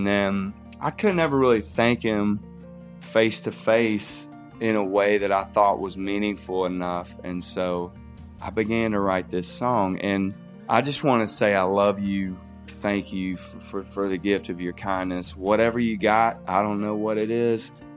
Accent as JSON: {"language": "English", "town": "Mobile", "region": "Alabama", "country": "United States", "tie": "born or raised there", "said": "You know, growing up in Mobile, I put Olive Garden on a fancier level."}